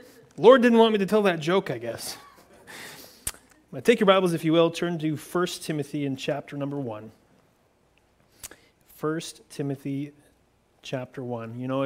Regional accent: Canada; Sometimes it feels interesting traveling as a Canadian missionary.

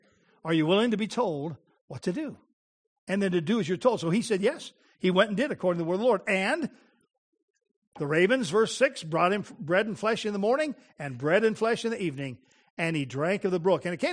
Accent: Colorado, United States; because I grew up in the Colorado and spent a lot of time in the Rocky Mountains

